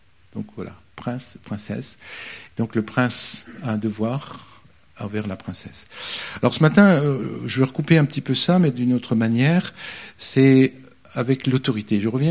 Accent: France; Et nous, en tant que Français, on est dans une histoire.

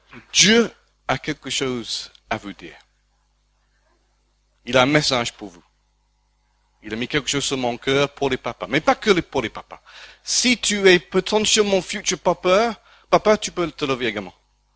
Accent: France; parce qu'on est français

